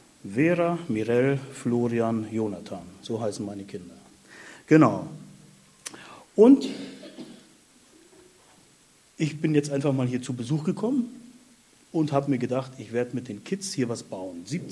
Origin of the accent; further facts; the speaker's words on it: Mecklenburg-Vorpommern, Germany; Ich komme ursprünglich aus Mecklenburg-Vorpommern, also bin ein Original-Ost.